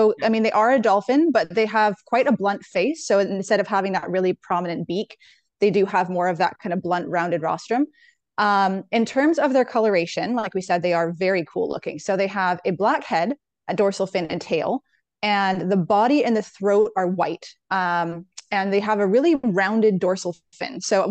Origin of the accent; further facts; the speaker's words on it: Scotland, United Kingdom; because I'm from the North Shetland Islands in the Atlantic.